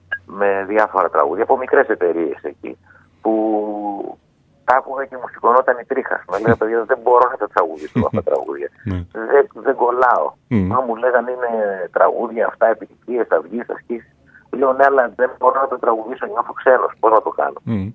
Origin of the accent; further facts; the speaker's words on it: Thessaloniki, Central Macedonia, Greece; moved away as an adult; now in Athens, Greece; έφυγα από τη Θεσσαλονίκη. Ήρθα στην Αθήνα. Ήρθα σε ένα καινούριο περιβάλλον, μόνος μου.